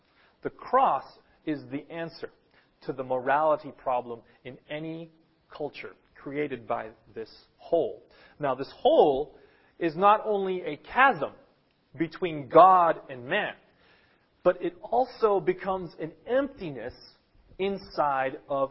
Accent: United States; now in Japan; I've found that the Japanese culture, in some ways, has better morals than where I grew up in America.

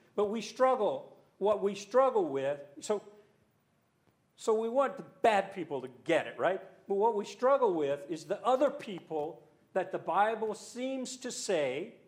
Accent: Louisiana, United States; now in Japan; I'm from a Western culture. I'm from Louisiana in America, and even that's a subculture. I'm Cajun. You know, we eat crawfish, so we're pretty strange. But I've lived most of my life, my adult life, here in Japan

